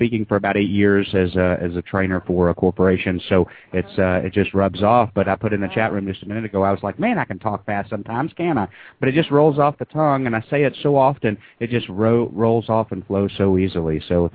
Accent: Atlanta, Georgia, United States; I was born and raised in the South right here in Atlanta

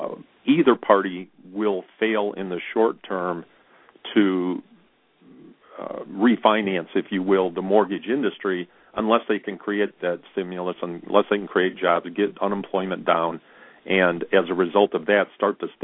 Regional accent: Michigan, United States; I should have some affiliations to Romney, since his father was governor of my home state for a number of years, and an excellent one, as I recall.

